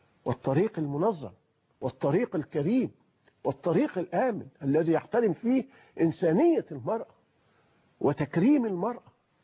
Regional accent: Egypt; احنا عندنا في مصر لما اقول لك خلي الحاجه دي

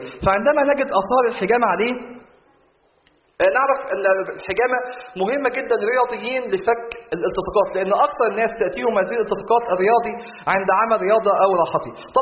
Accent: Egypt; فالطبيعي طبعا الناس اللي عايشين في الوادي زي عندنا في مصر

